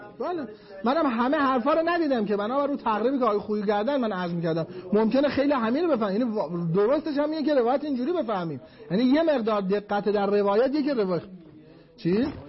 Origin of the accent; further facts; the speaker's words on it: Mashhad, Razavi Khorasan, Iran; تو لهجه ما مشهدی ها مثلا مشهدی سنی و مشهدی شیعه دو تا لهجه دارن